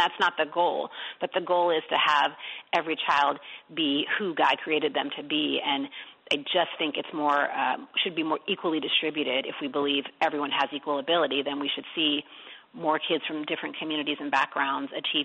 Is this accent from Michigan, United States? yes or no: yes; Detroit, Michigan, United States; You know, growing up in Detroit and seeing the inequality in my own neighborhood definitely fueled me to that work.